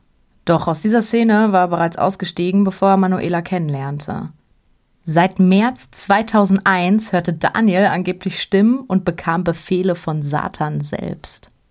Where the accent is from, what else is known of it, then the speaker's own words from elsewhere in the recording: Recklinghausen, North Rhine-Westphalia, Germany; Alles so irgendwie im Kreis Recklinghausen. Ich finde das gruselig, weil das ist im Ursprung meine Heimat, liebe Leute.